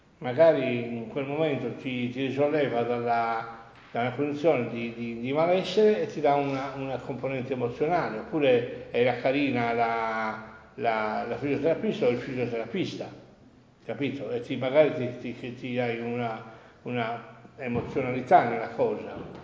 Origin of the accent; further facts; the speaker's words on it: Sardinia, Italy; ma io sono sardo